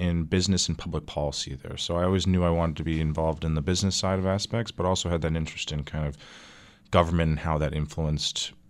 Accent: Connecticut, United States; now in Buffalo, United States; I grew up in Connecticut, very close to New York City

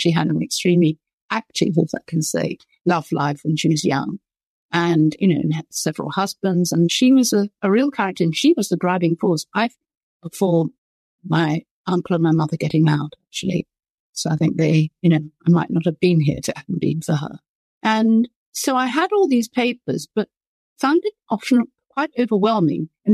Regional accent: London, United Kingdom; I grew up in London.

